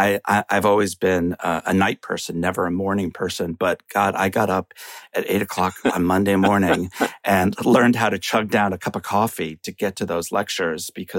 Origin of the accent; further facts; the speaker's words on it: Chappaqua, New York, United States; I don't know that politically growing up in Chappaqua had that much of an impact on me, except I guess what I'll say is that it was a very insulated environment